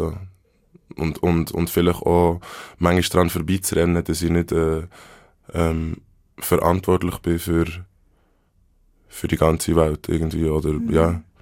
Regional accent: Bern, Switzerland; ich bin in Bern in einem Spital geboren.

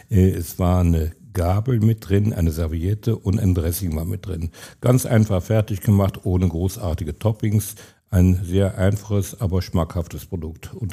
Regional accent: Kempten, Bavaria, Germany; Wir hatten hier bei uns in Kempten eigentlich primär unseren Kappes, unsere Kartoffel

